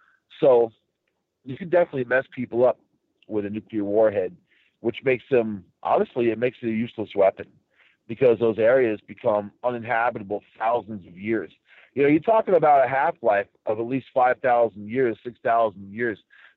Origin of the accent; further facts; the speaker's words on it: New York City, New York, United States; And keep in mind, I'm from New York City, you know, Long Island, too.